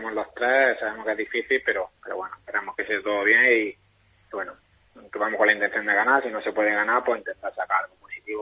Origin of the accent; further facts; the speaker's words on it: Berja, Andalusia, Spain; Estamos hablando de Berja. Estuve en categoría infantil y en cadete me fui a un pueblo que hay cerca también, que es Ejido